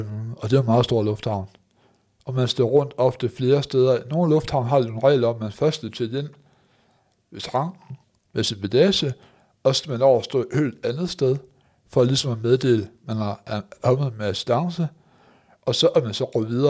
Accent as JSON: {"language": "Danish", "town": "Aarhus", "region": "Central Denmark Region", "country": "Denmark", "said": "Jeg er selv fra Aarhus, og vi har en meget, meget lille lufthavn i Aarhus."}